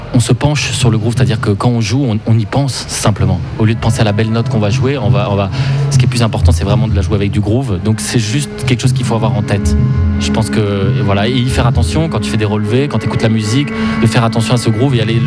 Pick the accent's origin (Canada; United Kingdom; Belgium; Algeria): Belgium; now in Paris, France; j'ai aussi un passeport suisse. Donc, je suis belge et suisse.